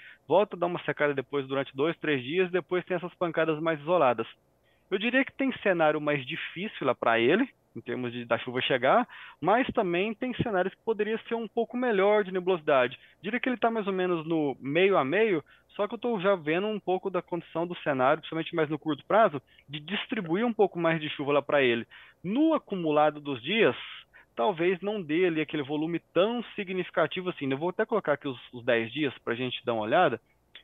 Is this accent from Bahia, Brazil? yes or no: no; Minas Gerais, Brazil; Ah, eu, como mineiro, deveria conhecer onde fica esse município